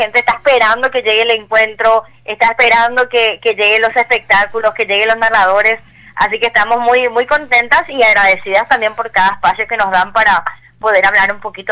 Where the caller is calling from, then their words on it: Luque, Central, Paraguay; yo soy parte de la Asociación Cultural Casa de Arte Bochín, acá en Isla Boado, Luque. Te estoy hablando desde aquí, desde Luque.